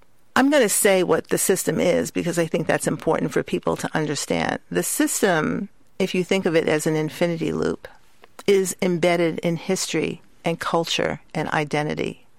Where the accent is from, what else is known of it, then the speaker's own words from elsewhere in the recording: New York, United States; I grew up in Harlem in New York, and we lived in Harlem because my mother's family disowned her when she married my father.